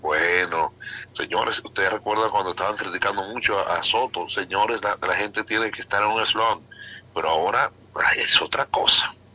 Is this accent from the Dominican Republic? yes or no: yes; La Romana, Dominican Republic; de las voces más lindas que ha parido mi pueblo dominicano y más el pueblo de La Romana.